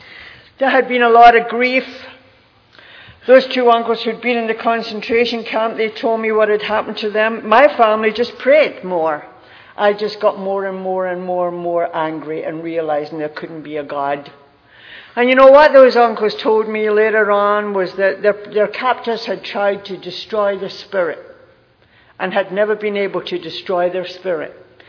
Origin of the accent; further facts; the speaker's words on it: Glasgow, Scotland, United Kingdom; born there; I was born in Glasgow, Scotland. I've got Irish blood and English blood.